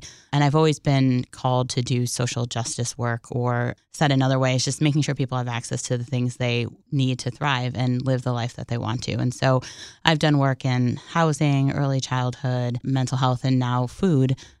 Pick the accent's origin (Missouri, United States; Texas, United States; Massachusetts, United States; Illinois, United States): Illinois, United States; Chicago; So I'm a Chicago girl. I was born in the Austin community on the west side, lived there until I was about 10, and then moved down to the southwest side in a very not so well-known community called Clearing.